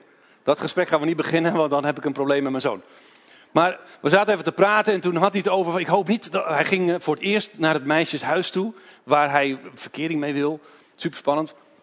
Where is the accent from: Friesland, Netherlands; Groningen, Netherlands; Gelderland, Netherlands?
Gelderland, Netherlands; Doetinchem; Ik ben 43. Ik kom uit Doetinchem. Wij leiden daar mede een gemeente. Dat heet Leef Doetinchem.